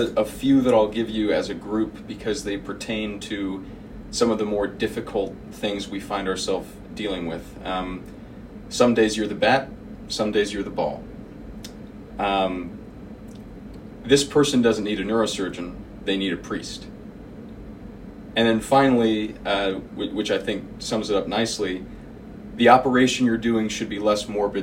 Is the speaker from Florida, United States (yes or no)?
yes; Jacksonville, Florida, United States; I look forward to seeing you again in Jacksonville, Florida, my hometown, where I'm very proud that you'll be finishing out your career.